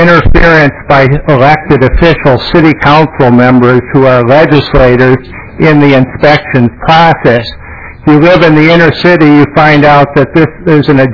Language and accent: English; Minneapolis, Minnesota, United States; I'm from Minneapolis.